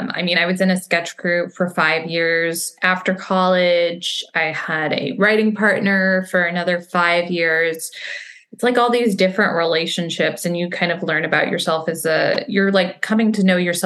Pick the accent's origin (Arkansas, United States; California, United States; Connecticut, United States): California, United States; Los Angeles; I am from LA. I'm from the Valley. I went to a Jewish day school, Milken Community High School, and I did theater there.